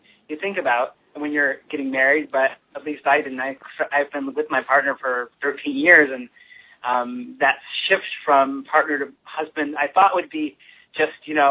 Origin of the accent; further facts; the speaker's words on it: Midwest, United States; a lot of my poetry draws on really rich images from growing up in the Midwest as a young gay boy.